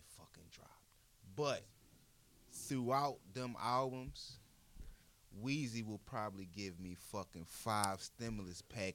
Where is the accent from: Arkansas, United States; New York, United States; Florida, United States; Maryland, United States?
Maryland, United States; Baltimore; growing up in Baltimore